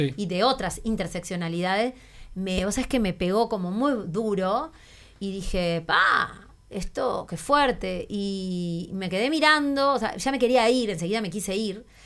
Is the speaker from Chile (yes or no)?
no; Uruguay; hola, soy uruguaya